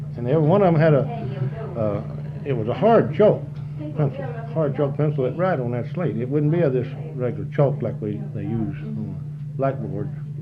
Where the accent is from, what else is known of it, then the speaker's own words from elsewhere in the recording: Des Arc, Arkansas, United States; lived between here and yonder, right here and a couple of miles all my life. And Desert Ark has been my hometown all the time.